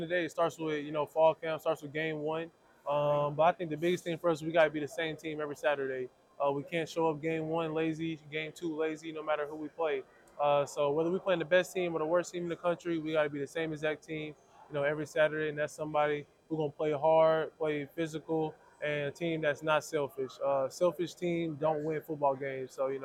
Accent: Texas, United States; The heat wasn't nothing at all. I'm from Texas.

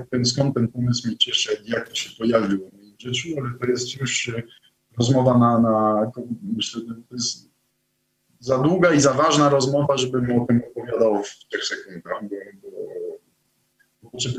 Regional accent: Montrésor, Centre-Val de Loire, France; Polish is a second language; Jestem urodzony, wychowany w małym miasteczku we Francji, Montrezor, jak wspomnieliśmy już wcześniej. Cała moja rodzina, szczególnie generacja moich dziadków, była bardzo mocno wierząca, praktykująca. Chrześcijanie, katolicy, ja też jestem

